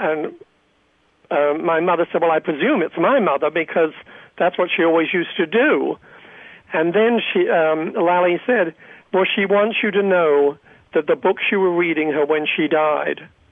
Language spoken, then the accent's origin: English; England, United Kingdom; I grew up in England during the war